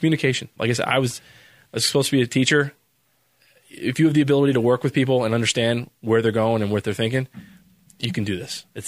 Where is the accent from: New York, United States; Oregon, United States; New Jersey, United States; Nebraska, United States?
New Jersey, United States; So I came from New Jersey, which was a primarily union work, to go down to Florida